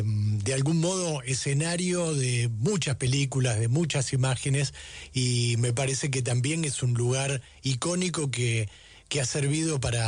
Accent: Quilmes, Buenos Aires Province, Argentina; acá Nico y yo somos de Quilmes

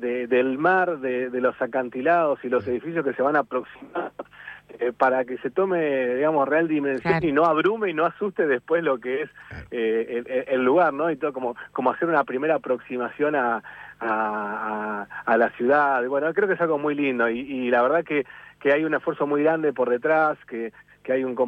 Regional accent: Buenos Aires, Argentina; Yo soy oriundo del Partido de la Costa.

